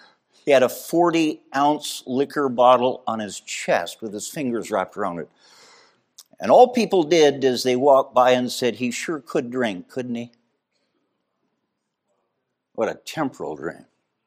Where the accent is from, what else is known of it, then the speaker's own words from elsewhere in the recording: Canada; I'm a Canadian and I can't play hockey.